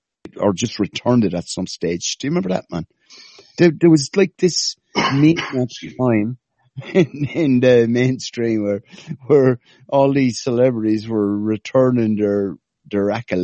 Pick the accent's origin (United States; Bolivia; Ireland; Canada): Ireland; accent: Irish; I'm always pulled up on my fucking Irish accent when I say a horse